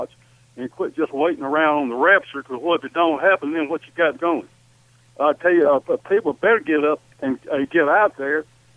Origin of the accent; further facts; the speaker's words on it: United States; And I'm an American, and I'm very proud of it.